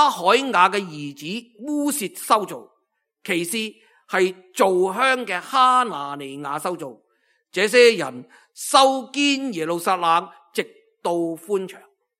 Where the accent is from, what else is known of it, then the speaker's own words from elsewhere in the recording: Guangdong, China; 我哋广东人就最容易啦，明白嘅系嘛？